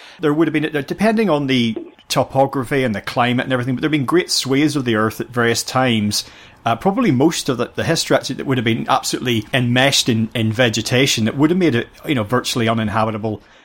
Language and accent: English; Ireland; I grew up in Ireland, but it might as well have been the same experience.